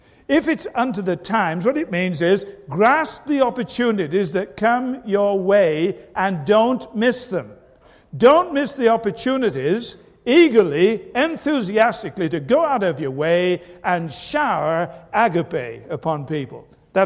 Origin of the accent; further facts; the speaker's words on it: United Kingdom; And I, being very British, gulped